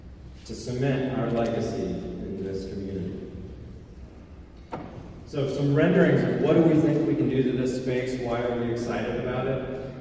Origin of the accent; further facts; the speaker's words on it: Muncie, Indiana, United States; this is my hometown. I was K through 12 at Burris, graduated from Ball State